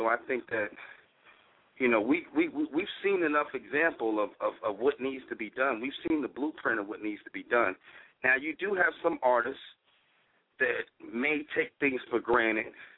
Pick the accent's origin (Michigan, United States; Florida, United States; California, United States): Florida, United States; Miami; I'm originally from Miami, so I was there during that whole movement